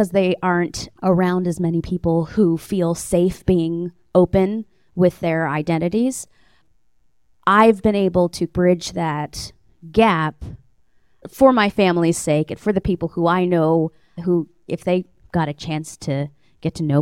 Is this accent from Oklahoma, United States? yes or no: yes; Tulsa, Oklahoma, United States; And I'm from Tulsa, Oklahoma. Oklahoma is a pretty conservative place. And I grew up in a religious community and my whole family's still there.